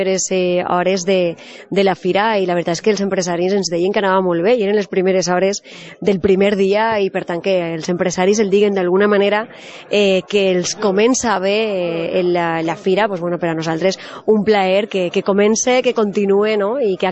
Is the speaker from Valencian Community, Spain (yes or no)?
yes; Ontinyent, Valencian Community, Spain; quan era tinent d'alcalde d'Ontinyent i per tant és una fira que me conec i que hi ha molta gent, no? del meu poble i de la meva comarca